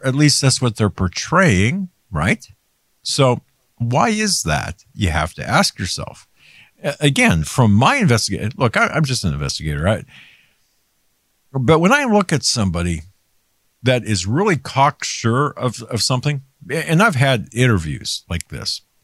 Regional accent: Pennsylvania, United States

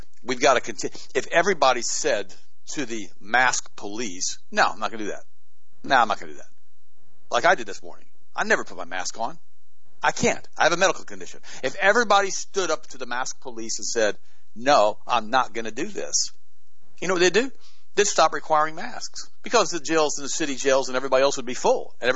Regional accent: United States; born there; My mom came from Germany. I was born in the United States. I'm an American.

